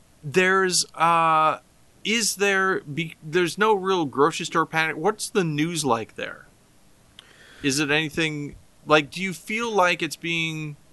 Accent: Dorsey, Illinois, United States; talking about how when I grew up in Dorsey, Illinois, there weren't police officers.

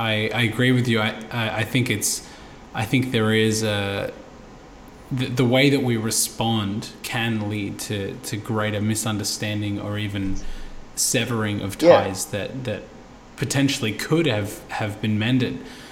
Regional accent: Australia; And definitely a prominent one for myself as an Aussie as well is the same.

